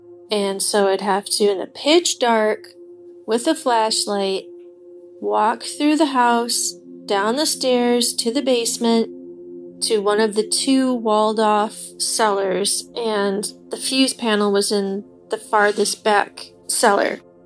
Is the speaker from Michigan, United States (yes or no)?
yes; Michigan, United States; I'm from Michigan.